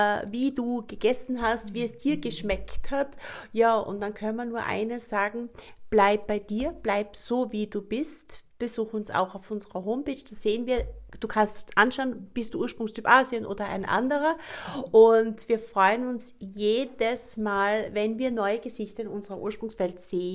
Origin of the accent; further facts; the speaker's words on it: Graz, Styria, Austria; Wir sind aus Graz, aus dem wunderschönen Österreich, aus der schönen Steiermark.